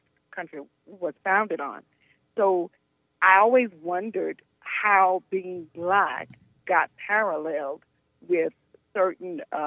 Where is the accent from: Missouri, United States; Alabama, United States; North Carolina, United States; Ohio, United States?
North Carolina, United States; now in New Jersey, United States; Listen, I am from North Carolina, and when I heard the change there, what the vote had brought about, I was so excited